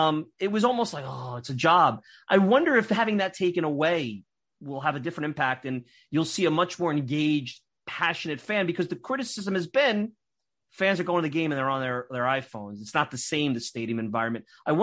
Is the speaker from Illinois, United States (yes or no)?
no; Brooklyn, New York, United States; You know, I'm a Northeast guy. I grew up in Brooklyn. I went to St. John's, so I kind of stayed home.